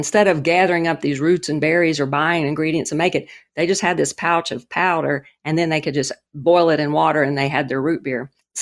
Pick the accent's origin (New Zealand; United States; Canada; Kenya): United States; the South; And you know, I grew up in the South. I had never actually had a cream soda.